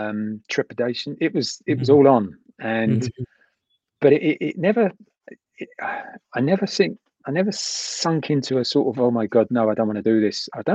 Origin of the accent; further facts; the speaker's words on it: London, United Kingdom; I'm from East London, so